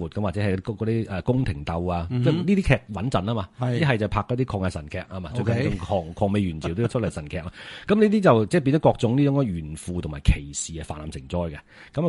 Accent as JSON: {"language": "Cantonese", "region": "Guangdong", "country": "China"}